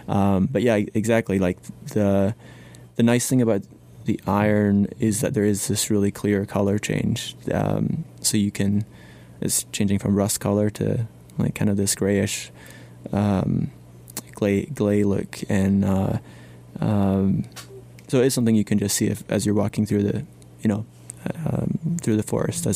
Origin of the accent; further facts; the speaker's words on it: Scotland, United Kingdom; I grew up in Scotland, where it used to be a rainforest environment a long time ago